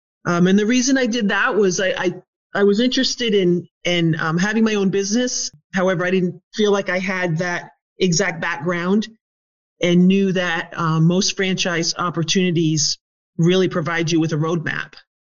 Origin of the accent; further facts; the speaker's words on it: Vermont, United States; And I am a native Vermonter, so I grew up in Vermont.